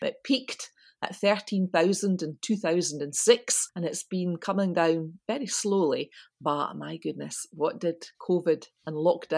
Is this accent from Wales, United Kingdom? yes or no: no; Larbert, Scotland, United Kingdom; So the Scout Hall, I grew up in Larbert, it was the Dobby Hall.